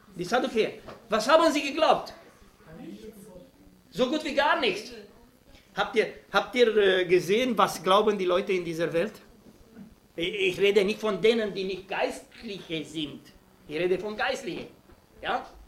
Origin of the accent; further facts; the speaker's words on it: Romania; aber ich kann euch sagen, ich komme aus Rumänien